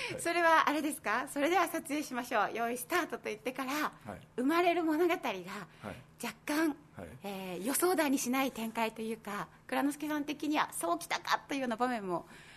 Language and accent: Japanese; Kansai, Japan; でもそれは私自身も関西人なので